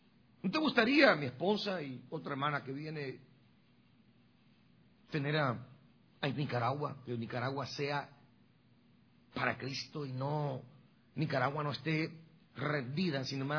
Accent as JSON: {"language": "Spanish", "country": "Guatemala", "said": "Los que somos de Guatemala, Ana María, su servidor, somos los únicos de Guatemala acá."}